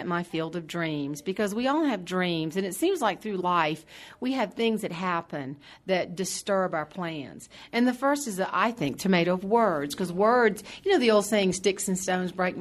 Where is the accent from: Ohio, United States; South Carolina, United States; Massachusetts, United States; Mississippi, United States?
South Carolina, United States; Johns Island; I grew up in the Low Country, we call it. It's outside of Charleston, John's Island. My daddy was a tomato farmer, and I married and moved to the middle part of the state we call the Ridge.